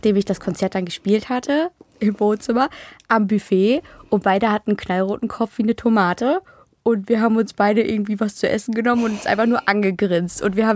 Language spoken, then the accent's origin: German; Berlin, Germany; born there; In Berlin bin ich geboren.